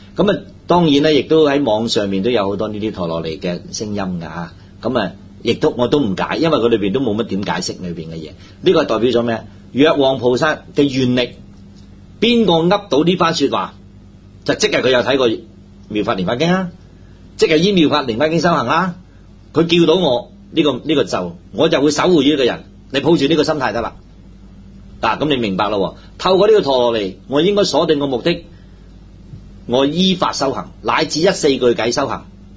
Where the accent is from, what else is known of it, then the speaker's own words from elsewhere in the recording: Guangdong, China; 因為我哋中國嘅廣東人啱唔啱啊？我哋講廣東話